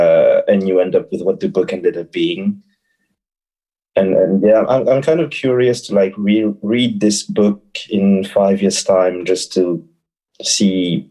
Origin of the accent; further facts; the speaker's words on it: Senegal; English is a second language; moved away; I went back to my hometown in Senegal in 2013, I think, and essentially what I did was visit the street where I spent a good 5 to 6 years of my childhood